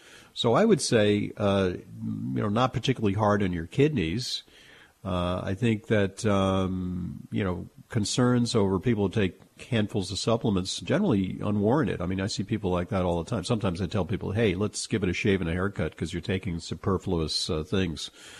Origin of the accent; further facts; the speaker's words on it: New York, United States; accent: New York; But, you know, that's I'm just lapsing into my New York accent there.